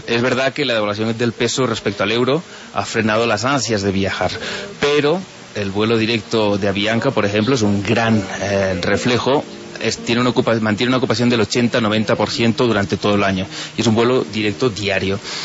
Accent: Catalonia, Spain; now in Bogotá, Colombia; Yo ya soy colombo catalán.

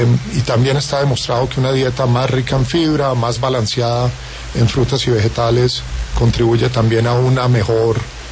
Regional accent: Colombia; como colombiano

